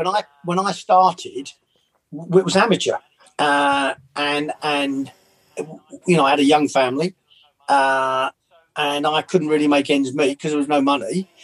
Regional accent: England, United Kingdom; accent: English; They loved my accent, and basically I got the job because of my English accent.

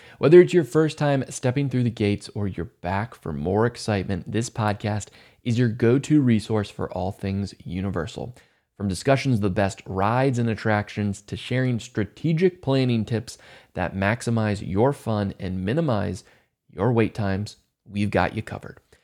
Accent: Maryland, United States; now in Orlando, United States; I actually moved down from my home state in Maryland to Orlando to become a Walt Disney World cast member.

